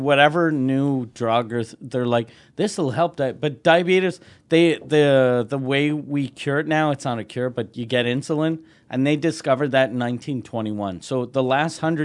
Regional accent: Quebec City, Quebec, Canada; and I'm from Quebec City

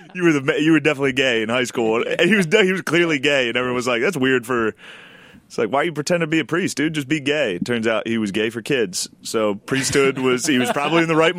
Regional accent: Harrisburg, Pennsylvania, United States; Where I'm from, everyone gives a fuck. And I'm from Harrisburg, where, like, it's a Penn State school.

